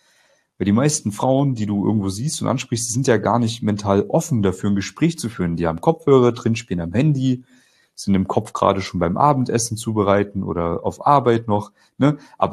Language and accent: German; Germany; Ich komme ja aus Deutschland, hörst du ja wahrscheinlich. Piefke, oder? Haha.